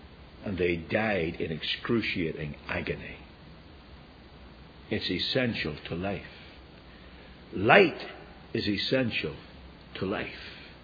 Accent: Ireland; I'm an Irishman, but I'm not that dumb.

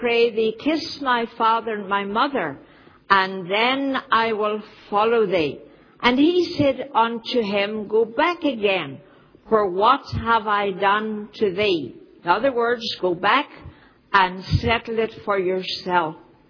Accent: Lurgan, Northern Ireland, United Kingdom; he forgot I came from Lurgan.

